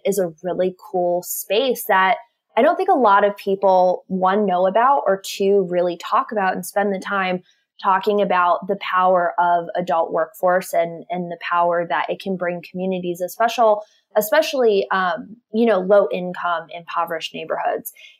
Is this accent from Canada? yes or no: no; Cleveland, Ohio, United States; I grew up in Cleveland, and my business is actually named after an intersection in Cleveland.